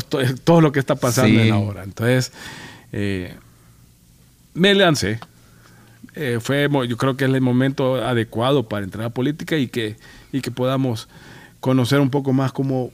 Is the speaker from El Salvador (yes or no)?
yes; El Salvador; recuérdense, somos salvadoreños.